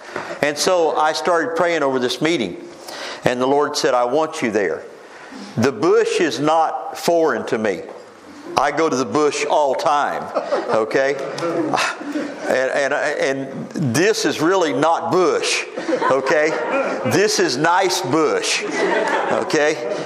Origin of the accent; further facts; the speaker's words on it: Oklahoma, United States; also born or lived in San Diego, United States; My dad never got back that quick, so I was born in San Diego, California. He came back right after that, and we moved back to Oklahoma.